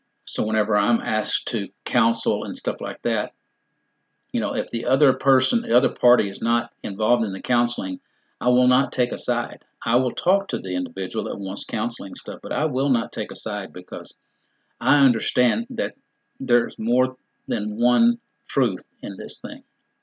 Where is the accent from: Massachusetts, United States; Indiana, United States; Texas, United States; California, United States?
Texas, United States; Dallas; And I'm a Texas Rangers fan, and I'm a Dallas Mavericks fan because I'm born and raised in Dallas, and those are my teams.